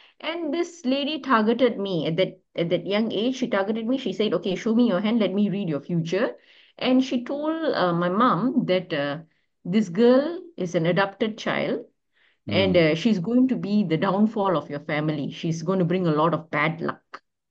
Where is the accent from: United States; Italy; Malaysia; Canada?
Malaysia; I'm from Malaysia.